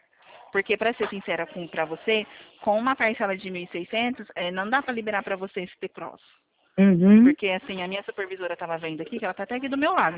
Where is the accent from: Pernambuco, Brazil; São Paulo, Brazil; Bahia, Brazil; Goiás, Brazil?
São Paulo, Brazil; É, São Paulo. É do interior de São Paulo.